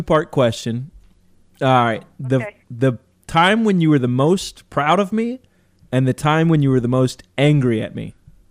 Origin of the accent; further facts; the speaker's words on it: Florida, United States; I was from Florida, and I was up in New York City for the first time.